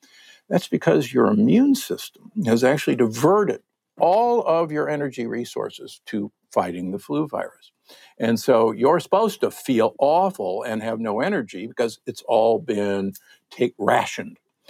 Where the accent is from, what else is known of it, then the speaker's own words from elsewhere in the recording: Omaha, Nebraska, United States; And don't get me wrong, I'm from Omaha, Nebraska, the corn huskers.